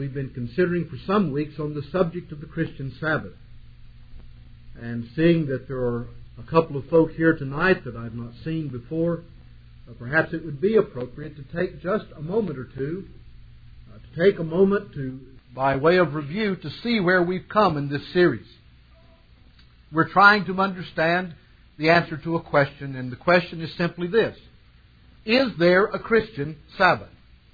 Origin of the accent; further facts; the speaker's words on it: the South, United States; Growing up in the South, we would not have regarded this as a hot day. This would have been a nice, balmy spring day where we come from.